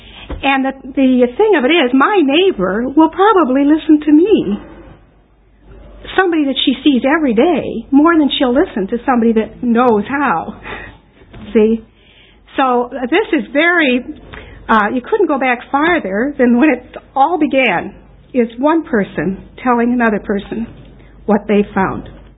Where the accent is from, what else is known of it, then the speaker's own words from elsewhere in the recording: United States; now in Australia; probably noticed by my accent that I'm a little different. And you Australians, you can pick it so fast. It seems that all I have to do is clear my throat and somebody says, oh, you're an American. I don't even have to say anything. But I am from America.